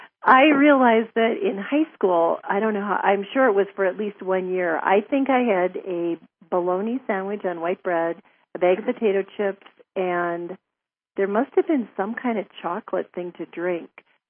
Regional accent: North Dakota, United States; I grew up in North Dakota, and so in the summer, well, in the wintertime, we didn't have

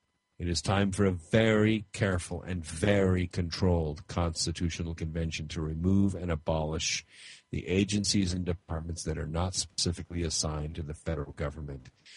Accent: Scotland, United Kingdom; Whether you're black or Jewish or Irish, I'm Scottish, it does not matter.

